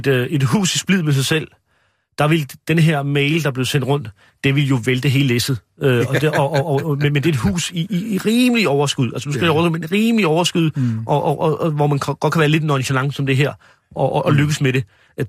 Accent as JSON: {"language": "Danish", "region": "Capital Region of Denmark", "country": "Denmark", "said": "Nu kommer jeg selv fra Vestegnen."}